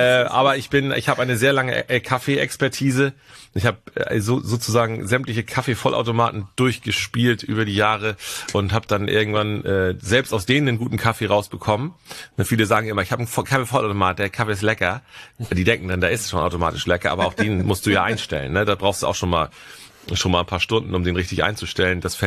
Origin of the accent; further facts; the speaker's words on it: Husum, Schleswig-Holstein, Germany; Also ich bin ja in Husum groß geworden und ihr kennt ja das nordfriesische Gefilde